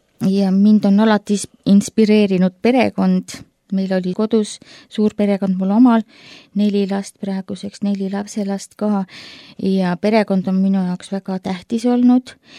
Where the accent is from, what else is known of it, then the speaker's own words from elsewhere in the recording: Mustmetsa, Ida-Viru County, Estonia; now in Tallinn, Estonia; olen Ida-Virust pärit Lüganuse vallast, Mustmeta külast ja otsustasin tulla Tallinnasse elama ja õppima